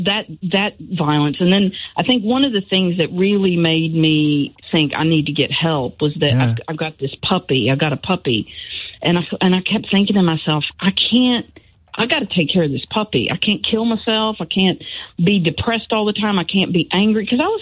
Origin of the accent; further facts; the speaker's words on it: Kentucky, United States; Kentucky.